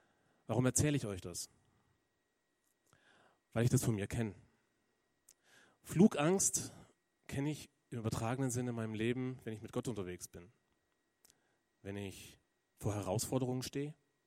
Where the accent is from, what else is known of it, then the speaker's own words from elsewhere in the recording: Balingen, Baden-Württemberg, Germany; ich komme aus Balingen.